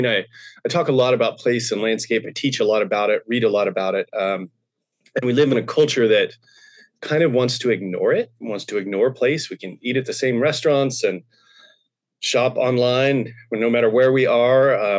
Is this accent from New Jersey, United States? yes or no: no; Montana, United States; moved away; so I've moved quite a bit as an adult, but have now settled in Western Oregon. And in some ways, I grew up on the Big Drive, Eastern Montana, cactus and sagebrush and dust and big, big wide open views.